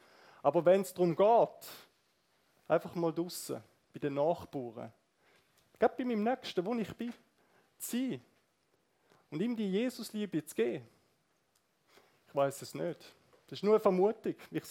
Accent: St. Gallen, Switzerland; Ich merke das schon hier im Kanton Aargau oder ganz egal, wo auf dieser Welt, zum Beispiel als St. Galler, brauchst du auch Mut.

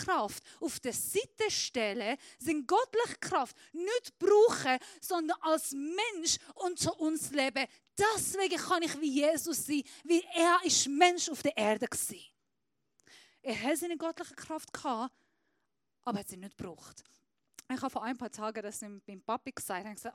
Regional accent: Iran; German is a second language; ich bin Iranerin. Nein, das kann nicht sein, du siehst anders aus. Ja, weil ich Christ bin.

